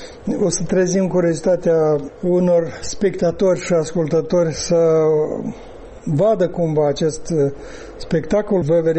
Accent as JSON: {"language": "Romanian", "country": "Romania", "said": "Că suntem români și punctul asta nu înseamnă..."}